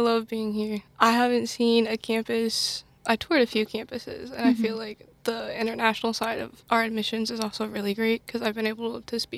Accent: Kansas City, Missouri, United States; I'm actually from the Kansas City area, which is about 5.5 hours away.

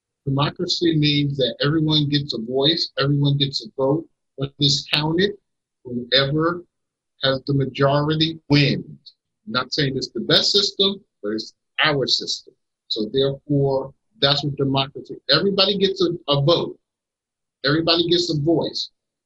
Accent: New York, United States; now in St. Petersburg, United States; I'm a New Yorker who lives in Florida now, so I'm a Floridian, and I vote.

